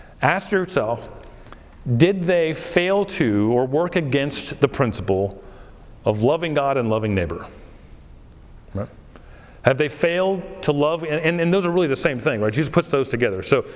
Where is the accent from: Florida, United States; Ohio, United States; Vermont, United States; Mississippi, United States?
Florida, United States; Now I grew up in South Florida, so that was more of a Baptist thing.